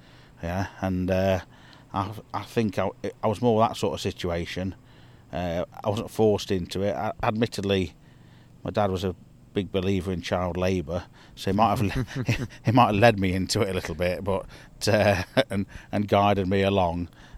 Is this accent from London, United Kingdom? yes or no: no; Nottingham, East Midlands, United Kingdom; from Nottingham, England.